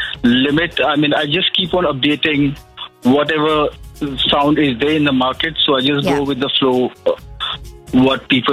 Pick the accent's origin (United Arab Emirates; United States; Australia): United Arab Emirates; Dubai; because I grew up in Dubai, it has always been the mela in Dubai itself.